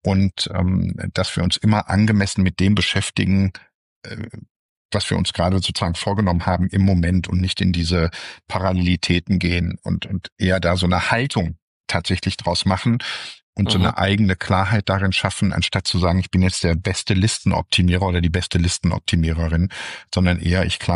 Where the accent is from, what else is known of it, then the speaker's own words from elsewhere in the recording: Essen, North Rhine-Westphalia, Germany; herzliche Grüße aus meiner Heimatstadt Essen, der wunderschönsten Stadt im Ruhrgebiet